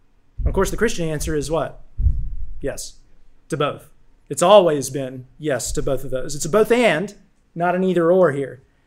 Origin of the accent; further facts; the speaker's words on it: Roanoke, Virginia, United States; So I grew up here in Roanoke. I went to high school at PH, Patrick Henry.